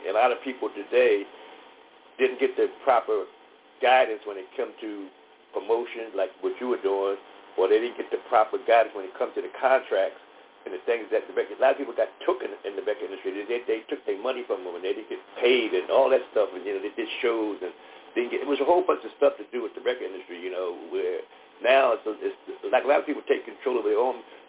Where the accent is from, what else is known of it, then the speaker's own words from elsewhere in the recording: Philadelphia, Pennsylvania, United States; I'm from Philadelphia, and my mother bought a house right down the street from … in Winfield, Philadelphia.